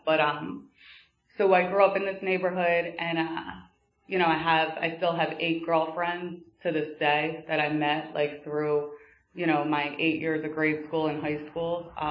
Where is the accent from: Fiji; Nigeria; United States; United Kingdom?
United States; Philadelphia, Pennsylvania; I grew up in Northeast Philly. I am the oldest of three.